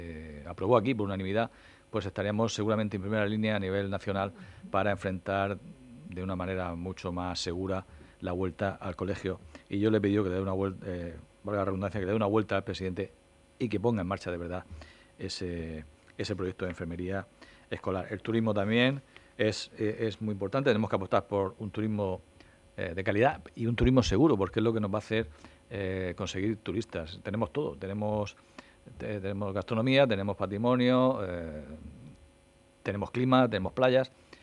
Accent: Region of Murcia, Spain; Y como murciano y como líder de la oposición de la región de Murcia

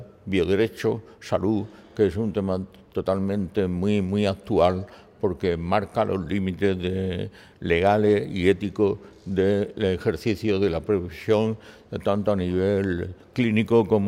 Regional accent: Region of Murcia, Spain; como murcianos nos hace ilusión colaborar en todo lo que sea un progreso cultural y científico de nuestra región.

